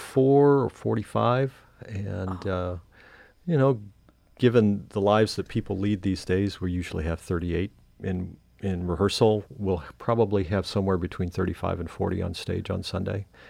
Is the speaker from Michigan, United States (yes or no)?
yes; Midland, Michigan, United States; And it was a great thrill for me because Midland is my hometown. And it was sort of a homecoming year for me.